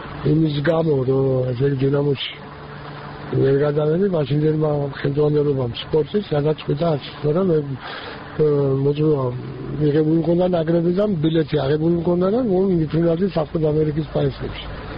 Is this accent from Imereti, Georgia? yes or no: yes; Kutaisi, Imereti, Georgia; აქ დავებადე, აქ გავიზარდე, აქ დავიწყე ჩემი პირველი ნაბიჯი აკადაძგი ფეხურში და მე მაინც მადლობელი ვარ რომ ქუთაისში ნახჩი.